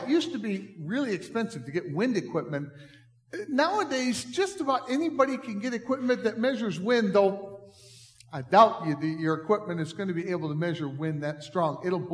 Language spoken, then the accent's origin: English; Iowa, United States; I grew up in Iowa, and I had a science teacher when I was growing up who reminded me, well, of course, the wind is always blowing in Iowa.